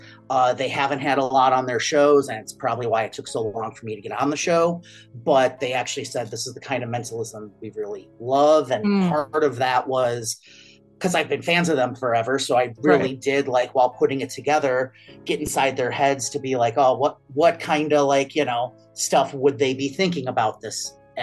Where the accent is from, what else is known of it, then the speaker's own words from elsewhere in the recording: Midwest, United States; I'm from the Midwest. I live literally right between Chicago and Milwaukee, like right on the Wisconsin-Illinois border.